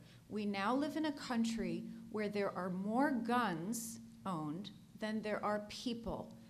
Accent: Niskayuna, New York, United States; I'm from Niskayuna, New York.

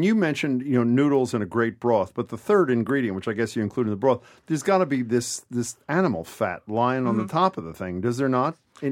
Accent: Cambridge, Massachusetts, United States; And one of the places it's exploding is in my hometown of Cambridge.

